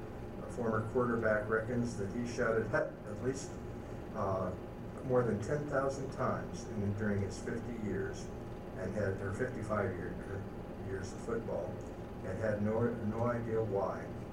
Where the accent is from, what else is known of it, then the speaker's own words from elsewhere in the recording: Colorado, United States; that's hard for me to believe because I'm from Colorado, and mountains in Colorado are one thing